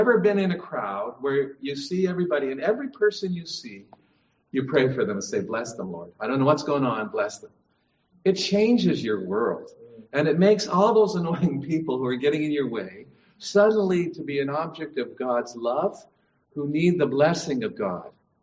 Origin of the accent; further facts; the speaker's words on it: Canada; One of the things that I love about being a Canadian, there's lots which I'm embarrassed about being a Canadian, but there's lots that I love.